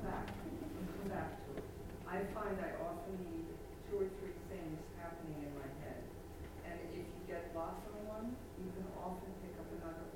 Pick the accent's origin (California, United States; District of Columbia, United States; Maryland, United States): District of Columbia, United States; Washington; Well, my family … I'm writing about growing up in Cold War Washington